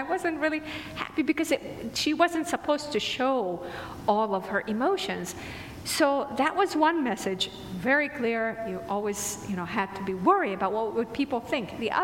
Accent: Syria; I grew up in Syria in a culture that really devalued women and still does.

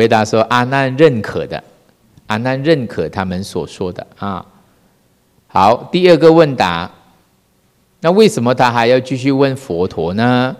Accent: Malaysia; now in Taiwan; 因为我自己是从马来西亚来的嘛，我没有来台湾之前呢，我就看了导师的书了

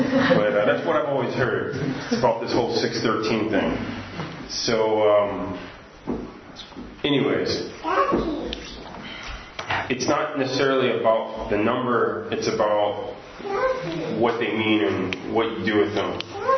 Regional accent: the South, United States; like where I grew up in the South in America

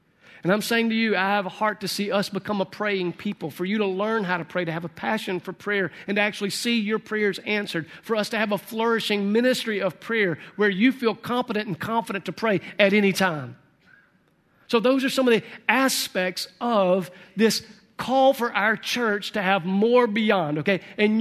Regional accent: Sunflower, Mississippi, United States; I'm a Delta product. I was raised in Sunflower, which is a little bitty dot north of Indianola. And I graduated from high school in Greenville.

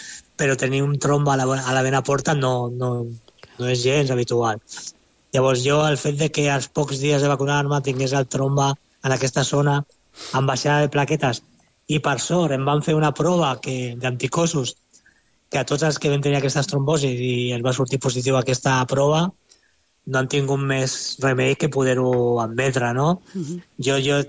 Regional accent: Santa Coloma de Gramenet, Catalonia, Spain; Jo soc de Santa Coloma de Gramenet, un poble de la ciutat de costat de Barcelona.

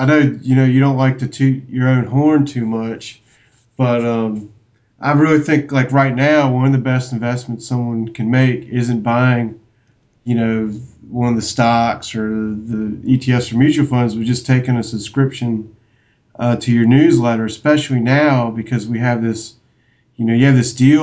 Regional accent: United States; the thing about the difficulty in being an American, I guess, is that all 99% of the financial news is about U.S. stocks.

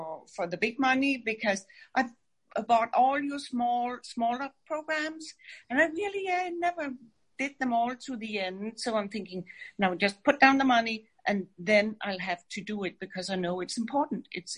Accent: Denmark; moved away as an adult; now in Atlanta, United States; I'm in Atlanta, mm-hmm. and I'm originally from Denmark. And I've been in Atlanta for 10 years or so.

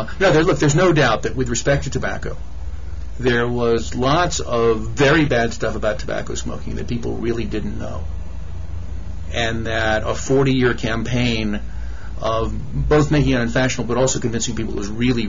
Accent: Baltimore, Maryland, United States; When I was growing up in Baltimore, there was a local brand of cheap beer

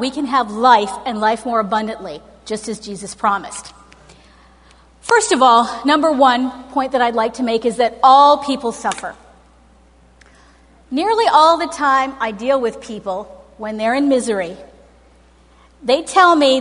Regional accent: Detroit, Michigan, United States; I'm from Detroit. I can be as intellectual as possible.

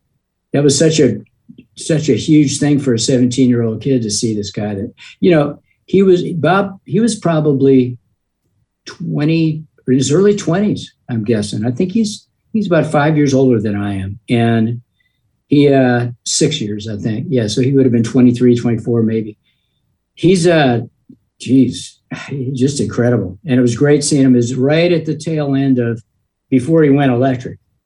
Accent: Long Beach, California, United States; I grew up in Long Beach, California, and … came and played at a high school that was right across town from where I lived.

